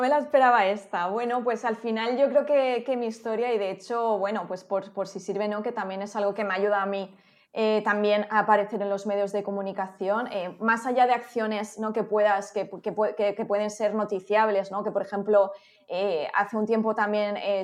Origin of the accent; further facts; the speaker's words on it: Alcoy, Valencian Community, Spain; moved away as an adult; desde que salí de Alcoy, que salí a estudiar a Barcelona la carrera de periodismo, pues he pasado por Barcelona, por Valencia, por Zaragoza, por Madrid, por Albacete.